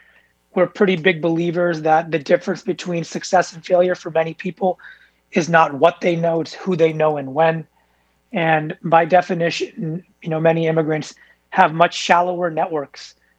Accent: California, United States; I'm born and raised in Silicon Valley, as the son of immigrants that came to the US in the 70s.

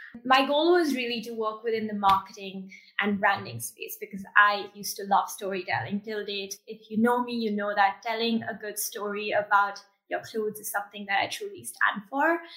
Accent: New Delhi, Delhi, India; now in Singapore; I am the founder of Sui, and I also like to call myself a slow fashion advocate. I am born and brought up in New Delhi, India, but currently based in Singapore

